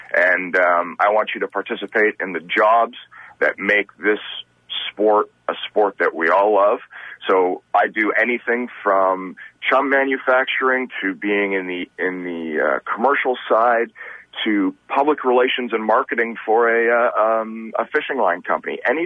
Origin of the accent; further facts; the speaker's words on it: Toronto, Ontario, Canada; I'm from Toronto, Canada.